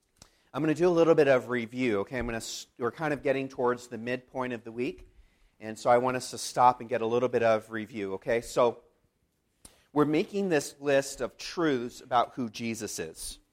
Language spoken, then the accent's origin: English; Arizona, United States; I'm from Arizona.